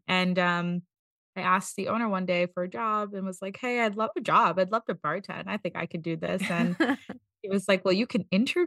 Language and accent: English; Bronx, New York, United States; now in Washington, United States; So I moved from the Bronx to DC to pursue a career in nursing